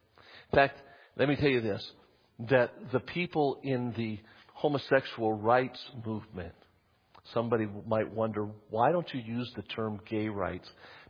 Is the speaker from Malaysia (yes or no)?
no; Lebanon; I'm Lebanese. I don't shoot people.